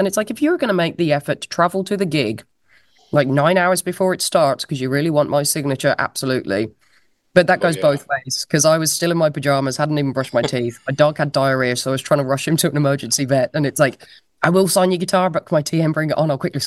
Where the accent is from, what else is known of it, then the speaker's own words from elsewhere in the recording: West Midlands, United Kingdom; I'll be either where I grew up in the West Midlands or in London with my dad.